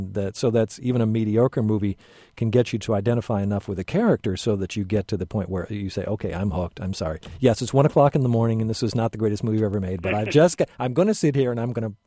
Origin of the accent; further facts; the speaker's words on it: Chicago, Illinois, United States; I grew up in the Chicago area and watched